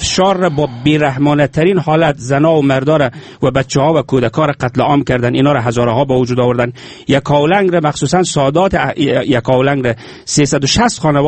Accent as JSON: {"language": "Persian", "country": "Afghanistan", "said": "من به عنوان یک مسلمان به عنوان یک انسان و به عنوان یک افغان میگم"}